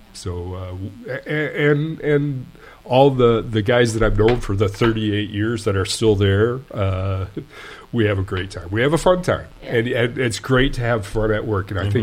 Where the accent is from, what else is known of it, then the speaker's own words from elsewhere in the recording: Grand Rapids, Michigan, United States; I born and raised in Grand Rapids